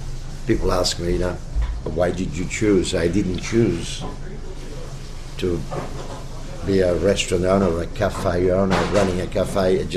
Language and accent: English; Italy; growing up in Italy, in a small city, mostly rural, some industries, railway line with a steam train, fairly large family.